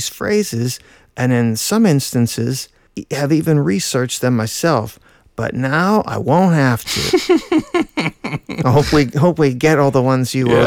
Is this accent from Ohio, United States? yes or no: no; Pittsburgh, Pennsylvania, United States; And we hail from Pittsburgh, you know?